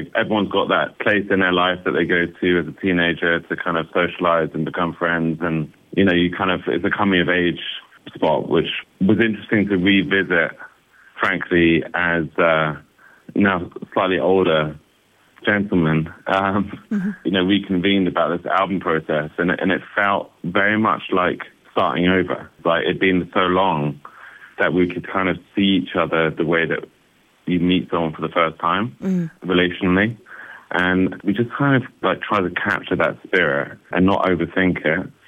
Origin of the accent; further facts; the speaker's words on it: Wimbledon, London, United Kingdom; We grew up in London, Wimbledon to be exact